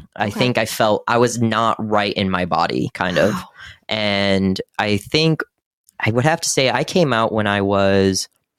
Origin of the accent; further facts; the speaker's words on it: Detroit, Michigan, United States; I'm from the Midwest. I'm from Detroit.